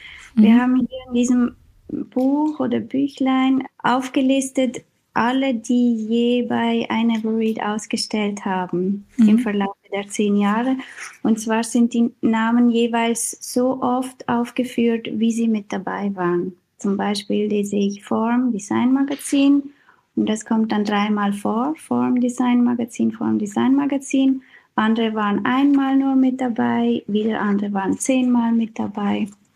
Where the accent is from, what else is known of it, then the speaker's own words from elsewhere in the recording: Basel, Basel-Stadt, Switzerland; Wir sind beide aus Basel. Wir kennen die Stadt gut.